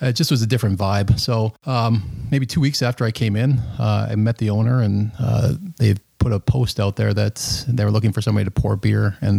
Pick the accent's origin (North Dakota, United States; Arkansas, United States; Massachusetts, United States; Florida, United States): North Dakota, United States; Williston; also born or lived in Idaho / Maine / Hawaii; We've lived in Idaho, Maine, Hawaii. I grew up in North Dakota, in Williston, North Dakota.